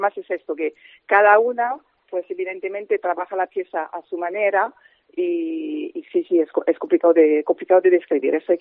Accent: Asturias, Spain; somos 8 asturianos

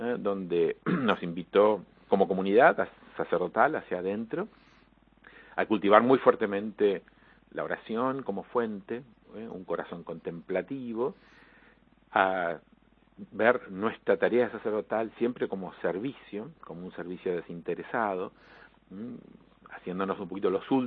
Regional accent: Argentina; also born or lived in Nigeria; Yo soy de Argentina, pero los últimos dos años estuve en Nigeria como superior allá.

